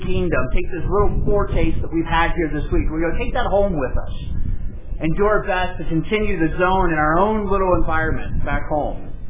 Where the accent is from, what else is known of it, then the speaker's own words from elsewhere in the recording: Cincinnati, Ohio, United States; I grew up in Ohio, in Cincinnati, and every winter break we would go down to see grandma.